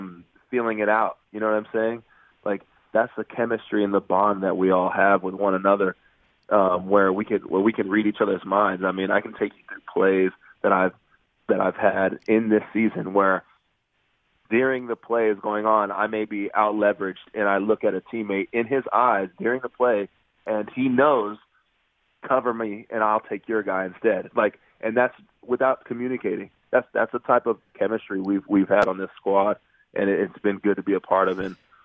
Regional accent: Fresno, California, United States; I'm from Fresno, California. If you guys don't know where Fresno is, that's my point.

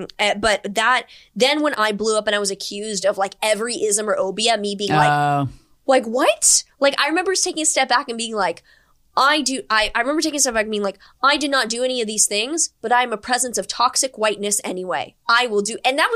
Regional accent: Houston, Texas, United States; I'm like, I grew up in Houston. It's not middle of nowhere, Texas.

